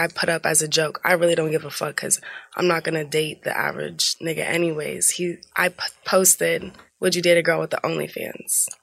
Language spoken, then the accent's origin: English; Kentucky, United States; Because, like, I'm from Kentucky. My mom's a dentist, and my dad's a lawyer.